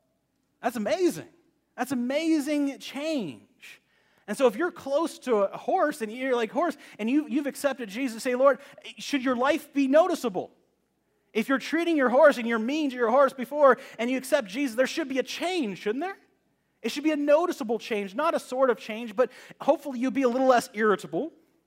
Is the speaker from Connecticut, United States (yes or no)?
no; Texas, United States; also born or lived in Southern California; I worked as a wrangler down in Texas. I grew up in Texas. I worked as a wrangler in several ranches in Texas and also worked with horses in the mountains of Southern California.